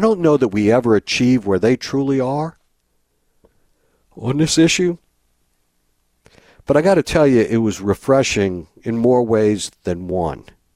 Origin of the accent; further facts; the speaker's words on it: New Orleans, Louisiana, United States; Told one Uber driver I was from New Orleans, and they asked me, you know, how many alligators a year do I kill?